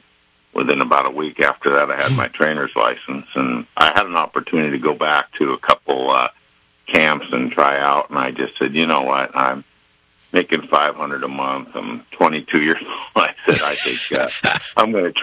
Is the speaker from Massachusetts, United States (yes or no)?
no; New York, United States; born there; My, we moved from New York. I was born in New York, and, my dad owned a little piece of a horse, and he came here